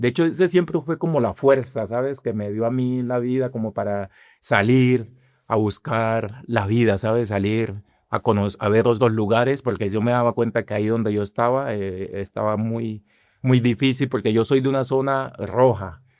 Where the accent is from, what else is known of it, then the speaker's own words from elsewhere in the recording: Antioquia, Colombia; Y Urabá, que es de donde yo soy, la zona donde yo soy, es una zona roja.